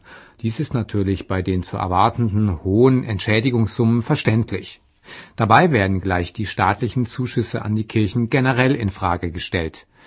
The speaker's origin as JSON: {"language": "German", "region": "Lower Silesian Voivodeship", "country": "Poland", "tie": "born there", "said": "weil mein Geburtsort in der heute polnischen Grafschaft Glatz damals noch zum"}